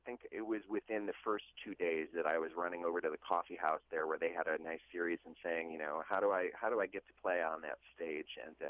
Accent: Racine, Wisconsin, United States; And it was just a really great time to be growing up in Racine, Wisconsin, I think.

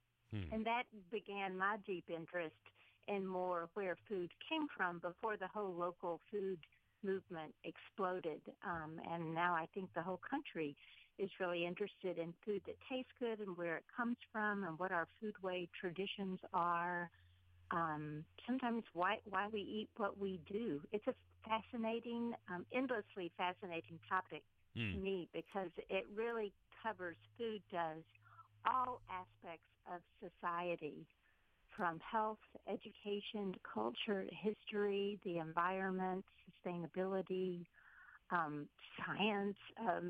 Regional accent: Tyler, Texas, United States; moved away as an adult; I was raised in the South in Deep East Texas, in Tyler, Texas, in a very food-oriented family which celebrated the kitchen and the dining table.

